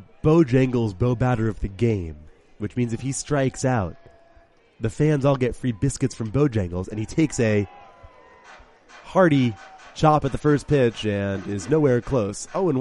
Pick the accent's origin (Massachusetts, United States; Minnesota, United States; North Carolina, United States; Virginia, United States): Massachusetts, United States; Boston; growing up in Boston, it's not exactly a culinary haven for Southern cuisine